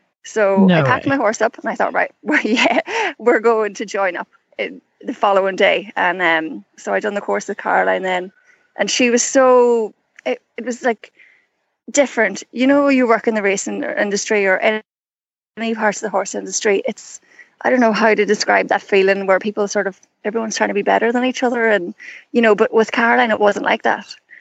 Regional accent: Donegal, Ulster, Ireland; I'm from Donegal in Ireland

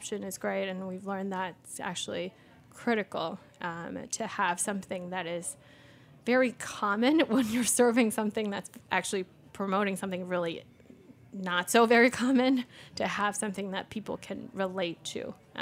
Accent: Taipei, Taiwan; As a kid, so I grew up in Taipei, so you had to bring your own lunch.

